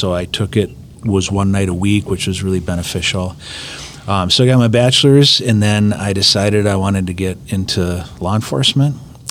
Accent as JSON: {"language": "English", "town": "Minneapolis", "region": "Minnesota", "country": "United States", "tie": "born or raised there", "said": "So I went, actually, we grew up in South Minneapolis, a young kid."}